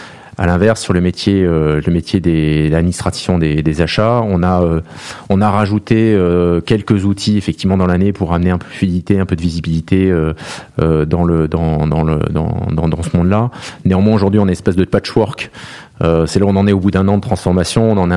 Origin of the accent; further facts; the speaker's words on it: Nouvelle-Aquitaine, France; je m'ouvre bien entendu un peu plus loin que ma Gironde natale